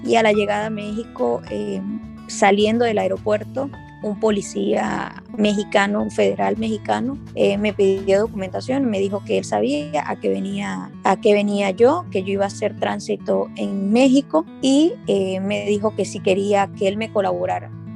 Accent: Venezuela; moved away; recordando que yo salí de Venezuela hace 3 años y medio, 4 años

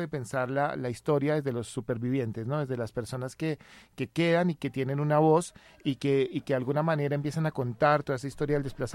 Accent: Colombia; nos involucra a nosotros como colombianos

